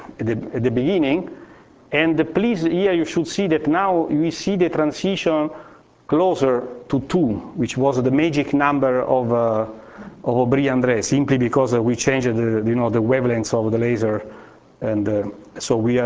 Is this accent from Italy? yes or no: yes; Lecce, Apulia, Italy; if you go and see the churches of my hometown in Lecce